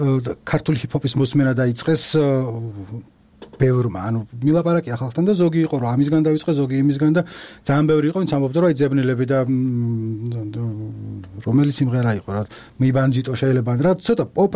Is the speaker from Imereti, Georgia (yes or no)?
yes; Baghdati, Imereti, Georgia; also born or lived in Tbilisi; მე თვითონ ბაღდადიდან თბილისელი ვარ მაგრამ ეგი ფესვები იქ ამაქვს